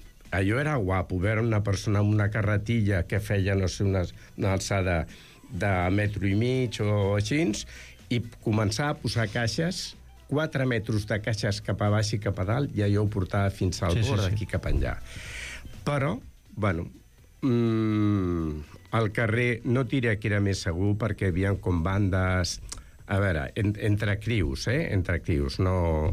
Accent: Barcelona, Catalonia, Spain; jo sóc oriundo de Ciutat Vella, al carrer Banys Vells

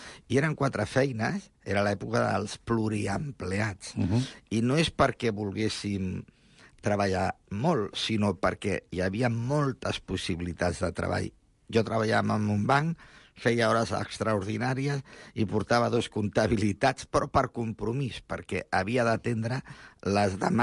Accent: Barcelona, Catalonia, Spain; Aquí, a Barcelona, al barri de Sants, a prop d'on està l'emissora.

